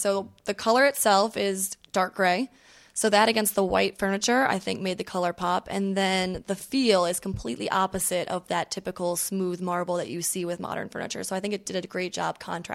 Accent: Miami, Florida, United States; which obviously I'm from Miami, so I have a great sense of that style here.

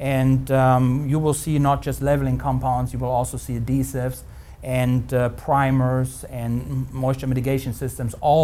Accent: Germany; now in United States; Not just in my hometown in Germany or in many, many parts of the world, you're being restricted with too many regulations

